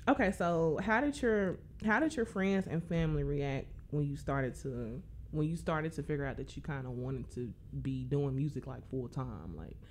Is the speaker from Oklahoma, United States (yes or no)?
yes; Oklahoma, United States; Anyway, don't mind me, y'all. Y'all know I'm from Oklahoma.